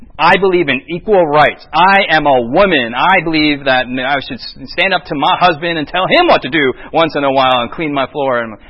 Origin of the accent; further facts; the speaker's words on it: United States; I mean, for me as an American, that just makes me, like, you know, all of our movies